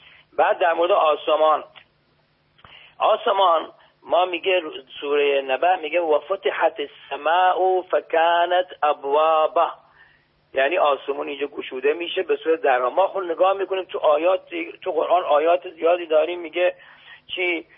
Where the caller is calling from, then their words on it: Genaveh, Bushehr, Iran; از گناوه، شهرستان استان بوشهر.